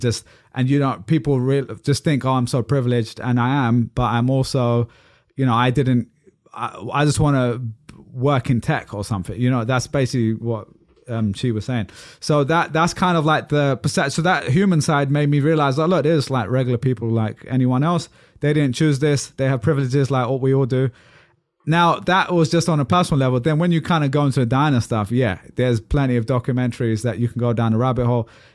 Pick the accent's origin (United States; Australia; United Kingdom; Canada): United Kingdom; I'm a British Pakistani guy, working middle class background, living in that area